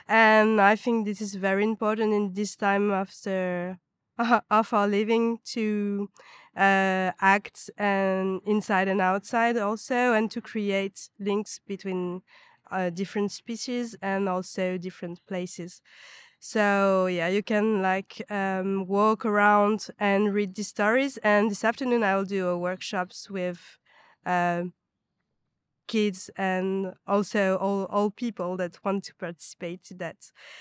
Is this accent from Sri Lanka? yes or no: yes; Sri Lanka; born there; English is a second language; I'm a French artist. I was born in Sri Lanka.